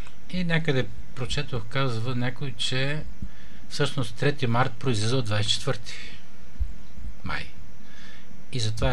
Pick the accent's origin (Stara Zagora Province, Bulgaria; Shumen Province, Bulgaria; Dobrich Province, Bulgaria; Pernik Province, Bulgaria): Shumen Province, Bulgaria; аз съм от Шуменския край и съм там почетен гражданин на Шумен